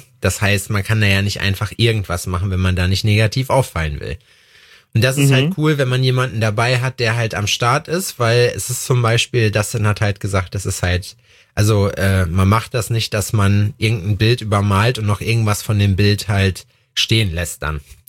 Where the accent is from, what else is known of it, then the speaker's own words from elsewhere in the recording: Thuringia, Germany; wir sind ja aus Thüringen